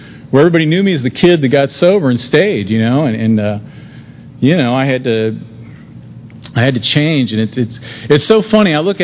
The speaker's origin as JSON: {"language": "English", "town": "Loveland", "region": "Ohio", "country": "United States", "tie": "born or raised there", "said": "I grew up in Loveland, Ohio, which is a suburb of Cincinnati, and it's kind of like Lakeland, I guess."}